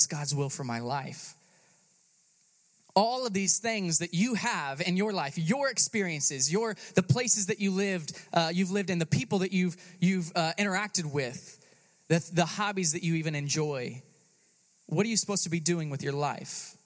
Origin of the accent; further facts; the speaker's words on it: Austin, Texas, United States; I grew up in Austin, Texas, and I absolutely love the city, even though they're totally nuts.